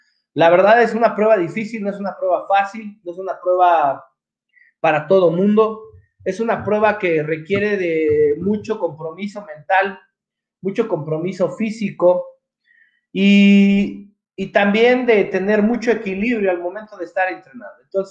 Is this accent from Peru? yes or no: no; Mexico; como mexicanos hay que sentirnos orgullosos del trabajo que se viene haciendo